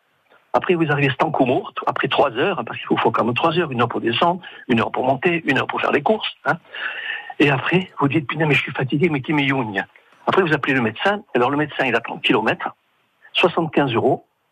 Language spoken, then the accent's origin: French; Corsica, France; je voulais simplement parler de la vie de mon village et de tous les villages en Corse, parce que moi, je suis originaire de Pétrose